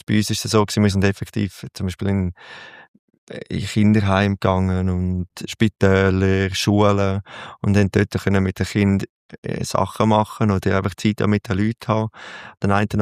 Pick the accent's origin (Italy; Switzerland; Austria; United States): Switzerland; Prättigau, Graubünden; Also aufgewachsen in Prättigau, das ist auch nochmal ein bisschen anderer Dialekt als jetzt der Bündner Dialekt. Darum ist das auch ein bisschen durcheinander bei mir.